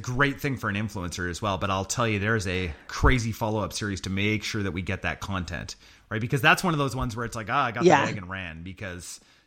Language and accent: English; Canada; so as a Canadian, right, you look down at the States